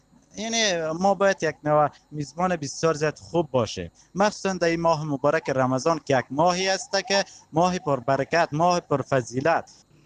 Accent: Afghanistan; چون ما که افغان هستیم، نسبت به مهمان بسیار زیاد یک نوع قدردانی بیشتر میکنیم

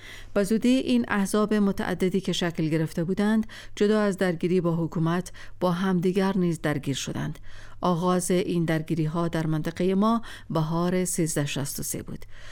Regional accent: Qarya-e Miana, Afghanistan; born there; زادگاه من دهکده‌ای به نام قریه میانه است که در وسط دره سوخته علاءالدینی قرار دارد. مردم علاءالدینی مانند سایر مردمان هزارستان فارسی زبان و از لحاظ مذهبی شیعه اثناعشری اند.

